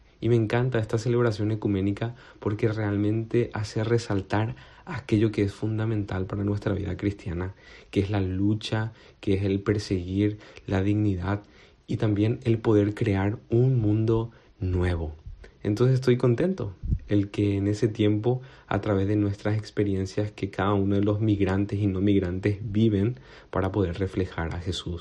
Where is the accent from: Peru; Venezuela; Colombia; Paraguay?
Paraguay; now in Badajoz, Spain; soy un migrante paraguayo que vive aquí en Badajoz.